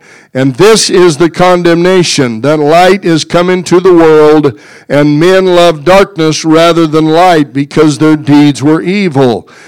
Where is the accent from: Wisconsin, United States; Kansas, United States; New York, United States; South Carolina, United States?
Kansas, United States; But I'm not from Tennessee. I'm from Kansas.